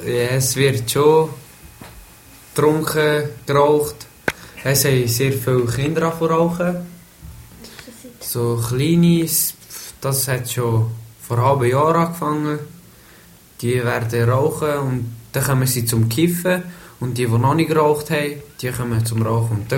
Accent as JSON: {"language": "German", "country": "Switzerland", "tie": "born or raised there", "said": "Also, ich bin in der Schweiz geboren, bin hier aufgewachsen"}